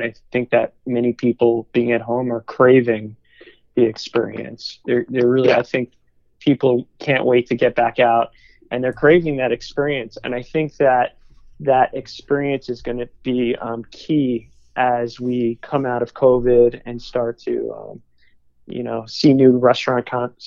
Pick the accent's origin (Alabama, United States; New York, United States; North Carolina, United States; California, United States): New York, United States; I'm from New York originally.